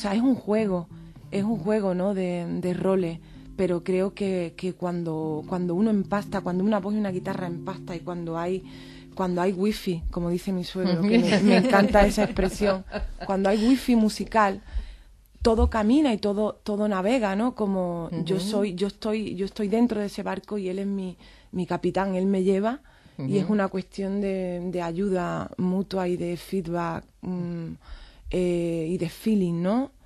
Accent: Andalusia, Spain; accent: Andalusian; Y a mí me viene como anillo al dedo porque yo soy andaluza, no pronuncio ni una S.

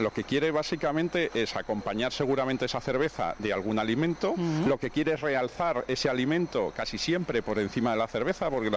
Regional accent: Madrid, Community of Madrid, Spain; primero yo soy de Madrid, ¿no? Y entonces me siento muy madrileño, mis padres de Madrid, me he criado en Madrid y he vivido en Madrid de pequeño, ¿no? Y me he movido por Madrid

